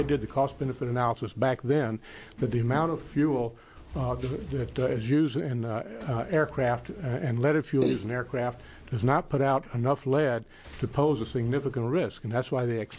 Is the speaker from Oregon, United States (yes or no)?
yes; Canby, Oregon, United States; I'm an attorney from Canby, Oregon, and I live on a residential air park, Dietz Air Park in Clackamas County.